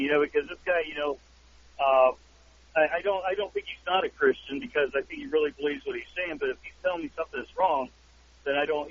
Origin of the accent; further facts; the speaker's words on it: South Carolina, United States; I'm from South Carolina, but I'm just having to be driving on the road right now